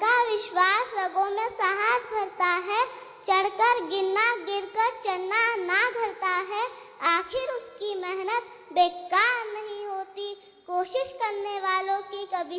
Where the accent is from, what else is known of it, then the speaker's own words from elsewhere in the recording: Indore, Madhya Pradesh, India; मैं इंदौर से आई हूँ।